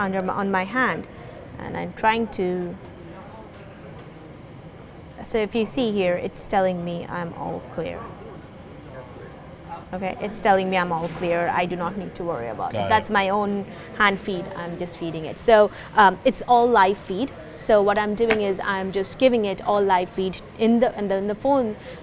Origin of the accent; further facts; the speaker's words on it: India; English is a second language; I come from India, to take the example of my country.